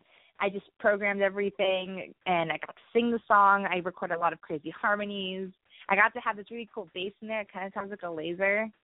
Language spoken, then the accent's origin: English; Westport, Connecticut, United States; So I used to be part of a choir back close to my hometown in Westport, Connecticut.